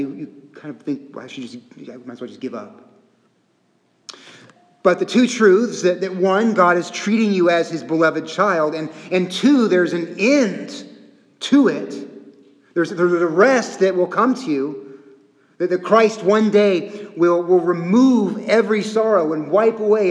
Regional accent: Texas, United States; because I'm from Texas and I'm a man

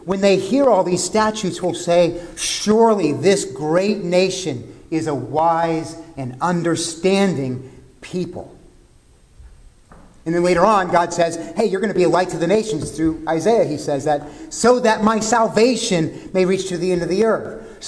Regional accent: Texas, United States; I'm from Texas, and I can remember a bit of this when I was a kid

